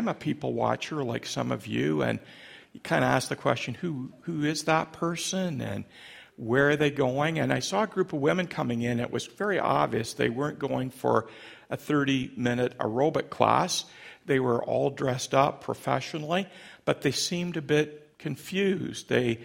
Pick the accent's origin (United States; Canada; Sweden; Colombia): Canada; London, Ontario; Now, I said, oh, Coach Marshall, we're from London.